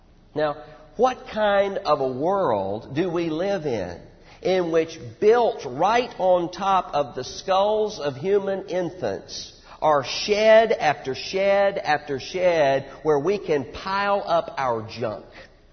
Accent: Mississippi, United States; I was home visiting in Mississippi in my hometown while I was working on my doctorate here

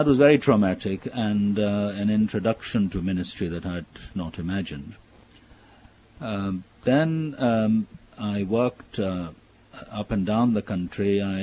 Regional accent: Pakistan; is Muslim very largely, but I grew up in Pakistan, and I came to faith really through the work of a university chaplain.

